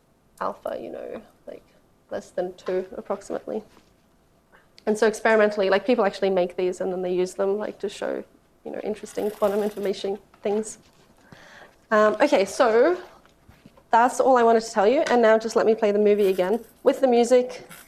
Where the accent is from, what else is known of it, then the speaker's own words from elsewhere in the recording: Brisbane, Queensland, Australia; They're from Brisbane, my hometown